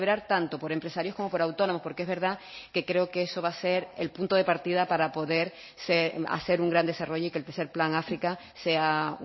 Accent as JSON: {"language": "Spanish", "region": "Canary Islands", "country": "Spain", "said": "somos los canarios los que tenemos que formar la parte más importante de este plan."}